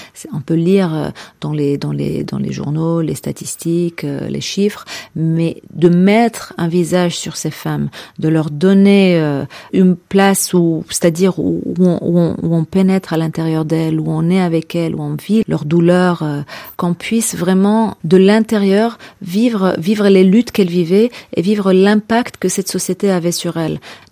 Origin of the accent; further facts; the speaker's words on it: Tangier, Tanger-Tetouan-Al Hoceima, Morocco; Alors que moi, j'ai grandi en mangeant de l'arziza. Moi, je suis de Tanger, j'ai grandi avec ça et j'ai toujours adoré ça.